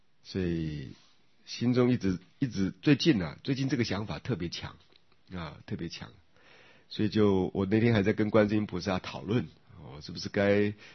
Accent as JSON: {"language": "Chinese", "town": "Daxi", "region": "Taoyuan", "country": "Taiwan", "tie": "born or raised there", "said": "像以前我还记得我小时候在大溪乡下，就会有反潮，对不对？"}